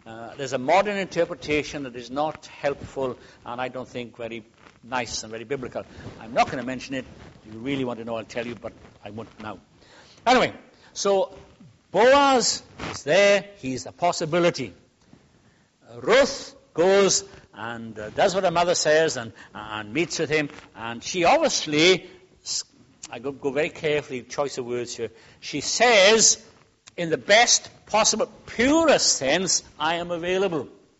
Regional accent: Wales, United Kingdom; now in London, United Kingdom; When I was growing up in Wales back in the 70s

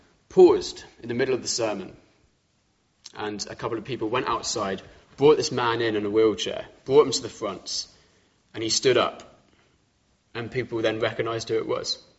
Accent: South East England, United Kingdom; I grew up in Kent, hence my ridiculously posh voice.

